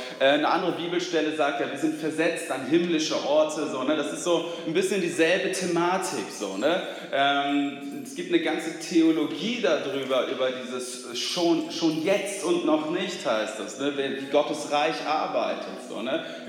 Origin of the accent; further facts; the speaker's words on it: Germany; Wir Deutschen, also ich sage jetzt mal, wir Deutschen, ich bin ja hier aufgewachsen, ne? Also ich bin ja mehr Deutscher als Schwede, auch wenn mein Pass was anderes aussagt.